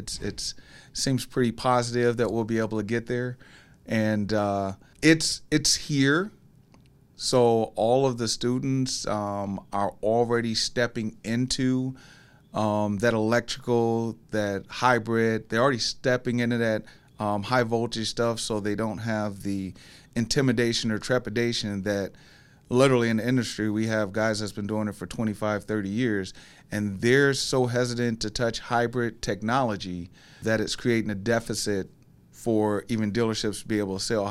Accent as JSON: {"language": "English", "town": "Flint", "region": "Michigan", "country": "United States", "said": "I'm from Flint, Michigan, so I always want to go straight with General Motors"}